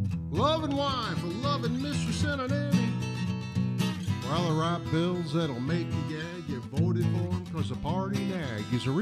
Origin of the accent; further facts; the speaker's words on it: Albany, New York, United States; now in Castleton, United States; Well, from Castleton, New York. Castleton Skodak, whatever you call it, and originally born and raised in Albany.